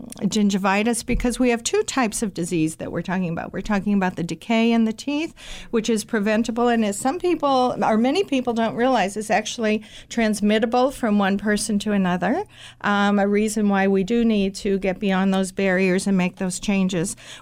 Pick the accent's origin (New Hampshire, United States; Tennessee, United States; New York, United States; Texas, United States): New Hampshire, United States; I grew up in New Hampshire, did not have fluoridated water.